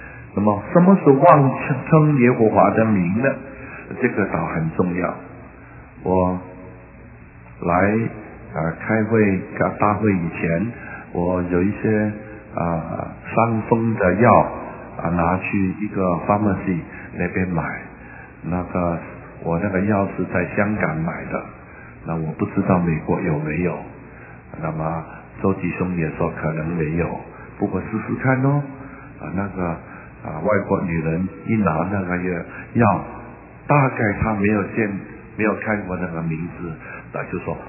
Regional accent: China; 但是当称呼他的时候，好像我们中国人 就不称呼父亲的名字，叫他做父亲一样。

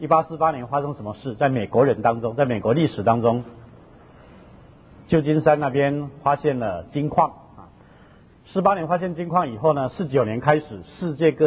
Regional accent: Taiwan; now in United States; 1980年我从台湾来美国

